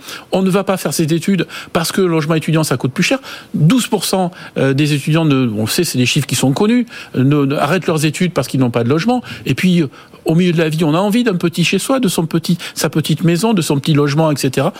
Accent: Nouvelle-Aquitaine, France; on est du Périgord tous les deux.

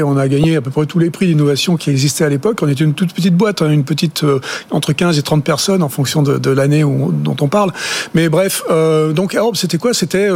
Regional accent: Toulouse, Occitanie, France; Je suis vraiment français, franchouillard de base. Et c'est vrai que je suis toulousain.

